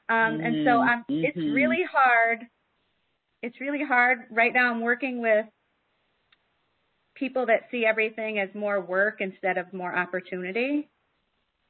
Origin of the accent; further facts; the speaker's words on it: Berlin, Connecticut, United States; I am from Berlin, Connecticut. I'm in the U.S.